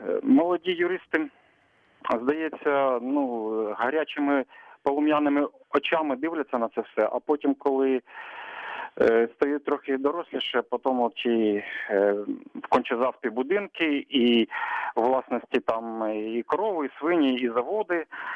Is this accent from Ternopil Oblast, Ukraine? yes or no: no; Lubny, Poltava Oblast, Ukraine; місто Лубни.